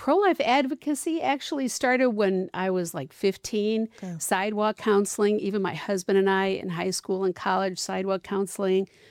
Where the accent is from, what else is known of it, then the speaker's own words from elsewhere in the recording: Illinois, United States; now in Omaha, United States; I'm originally from Illinois, but we moved here a long time ago.